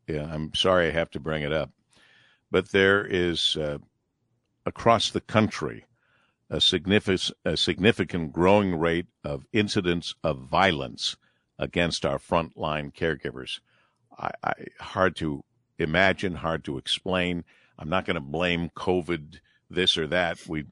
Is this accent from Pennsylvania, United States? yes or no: no; Monroe, Michigan, United States; Growing up in Monroe, Michigan, I knew a lot of people who were volunteers at the hospital.